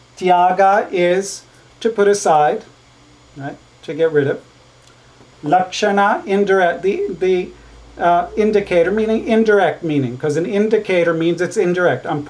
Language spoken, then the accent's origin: English; Israel; English is a second language; The Hebrew word came, because I grew up with them in Israel